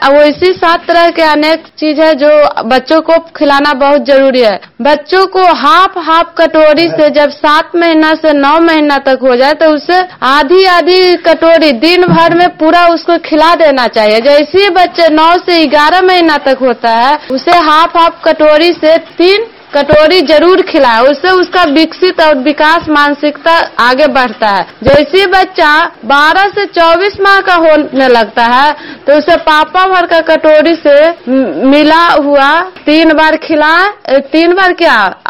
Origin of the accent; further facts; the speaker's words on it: Nagarnausa, Bihar, India; मैं नगर नौसा के रहने वाली हूँ और नगर नौसा गांव में सीएम पद पे काम करती हूँ।